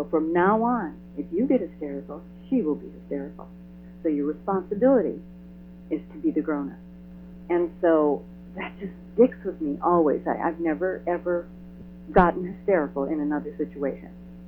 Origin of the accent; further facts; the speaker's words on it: Minnesota, United States; And I grew up in Minnesota. I do a lot of winter sports.